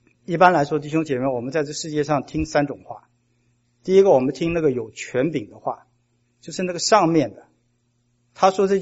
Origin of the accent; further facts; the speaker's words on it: China; 就你看我们中国人造字说聪明